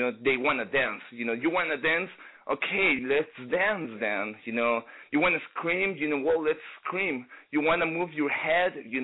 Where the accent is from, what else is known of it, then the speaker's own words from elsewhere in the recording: Mexico; because I say, well, you know, I'm from Mexico, you know, I'm not from here, you know